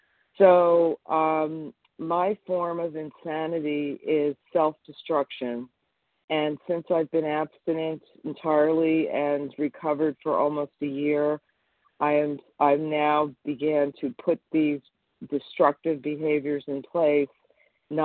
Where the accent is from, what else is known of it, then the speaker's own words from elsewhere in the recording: Pennsylvania, United States; I'm from Pennsylvania, and I'm recovered.